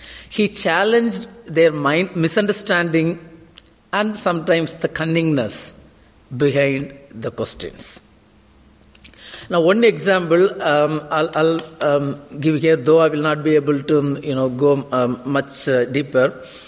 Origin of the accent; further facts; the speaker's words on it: India; especially as I come from India, where we are facing a general election, this month and next month.